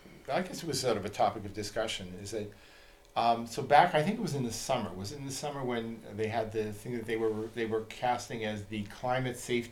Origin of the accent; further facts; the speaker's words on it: Flushing, New York, United States; When I was growing up in New York, in Queens, in Flushing, there was a guy named John Henry